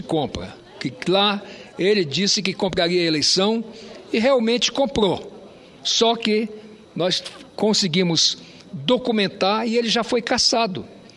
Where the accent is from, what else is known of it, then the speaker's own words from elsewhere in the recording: Roraima, Brazil; como roraimense